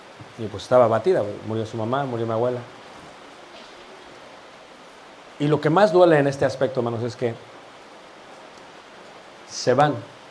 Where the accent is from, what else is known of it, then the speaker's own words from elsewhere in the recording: Mexico City, Mexico; Yo soy de Ciudad de México, originario.